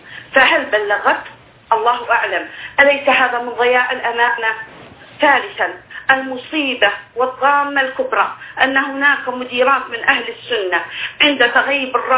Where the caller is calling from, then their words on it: Bahrain; والإحداث اللي حدثت عندنا في البحرين